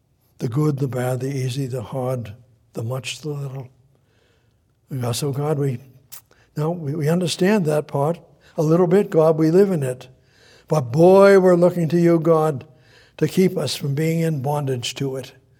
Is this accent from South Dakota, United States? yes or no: no; Somerville, Massachusetts, United States; Do you know in Cambridge, where I was raised up in Somerville, Cambridge, and in Harvard Colleges and all of that.